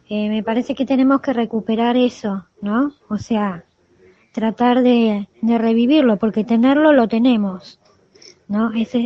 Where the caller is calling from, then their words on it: Palomar, Buenos Aires Province, Argentina; de Palomar y estoy escuchando el programa